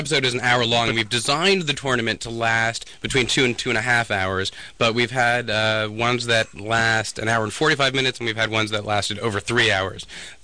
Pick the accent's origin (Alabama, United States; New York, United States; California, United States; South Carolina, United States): New York, United States; New Rochelle; New Rochelle, the Birds.